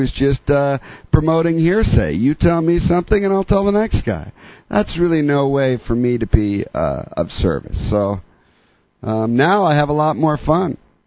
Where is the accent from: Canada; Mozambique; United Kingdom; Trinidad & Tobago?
Canada; now in United States; To be here in America and to see this going on when I emigrated from Canada here.